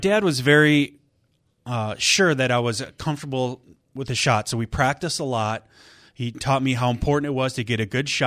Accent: Wisconsin, United States; I grew up hunting in Wisconsin, so that was always later for me

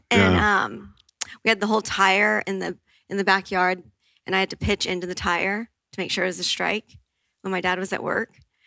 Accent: Bible Belt, United States; this isn't politically correct, but that we grew up, or I grew up in the Bible Belt, and we don't realize our community, and not everywhere is like that.

